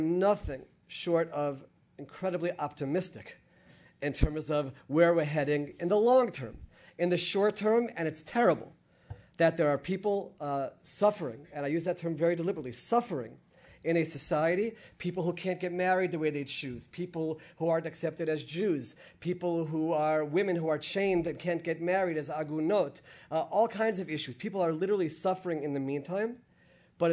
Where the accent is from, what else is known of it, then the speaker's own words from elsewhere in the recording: Washington, District of Columbia, United States; It's always great for me to come to the town where I grew up in the Washington area